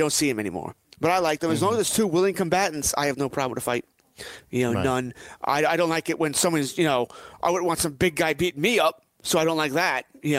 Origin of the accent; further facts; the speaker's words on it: United States; I'm an American, man. I want to see hitting.